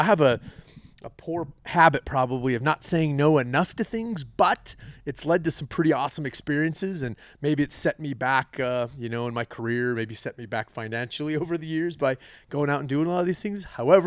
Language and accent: English; Utah, United States; I grew up here in Utah. It's kind of all I've known.